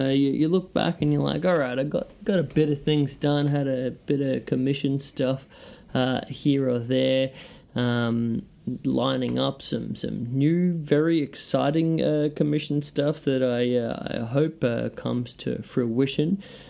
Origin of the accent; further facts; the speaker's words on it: Brisbane, Queensland, Australia; my hometown of Brisbane